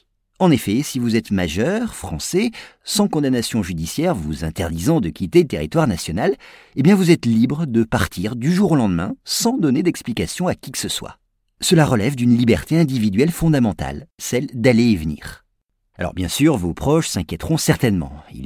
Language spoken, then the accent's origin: French; France; Et chez nous, en France, ce serait à peu près 40 000 personnes qui disparaîtraient sans laisser trace.